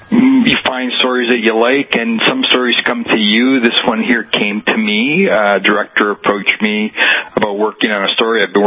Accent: Toronto, Ontario, Canada; I'm born and bred in Toronto, Ontario, Canada. My parents came from Italy

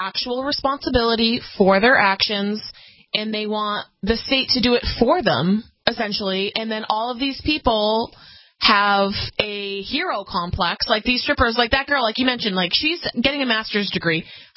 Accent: New England, United States; since I grew up in New England, it was more in regards to, like, the mills.

